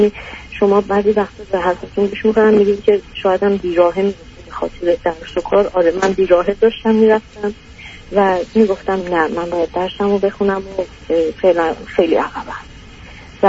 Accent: Iran; moved away as an adult; now in Europe; من تقریبا 26-27 بودم که از ایران اومدیم بیرون.

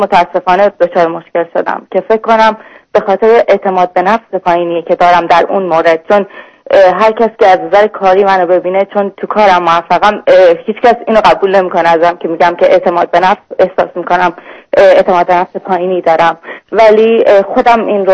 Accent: Iran; moved away as an adult; راستش من دختری هستم 28 ساله. حدود 4 سال از ایران اومدم، با مدرک از ایران اومدم، با همون مدرکم توی اینجا شروع کردم به کار

